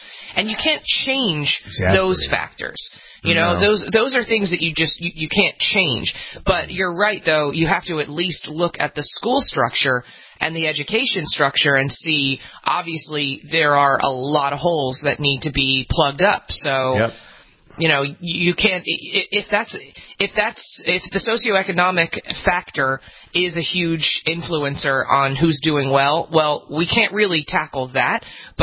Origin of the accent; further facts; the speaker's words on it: New York, United States; I'm a New Yorker. It's not a city. It's a town.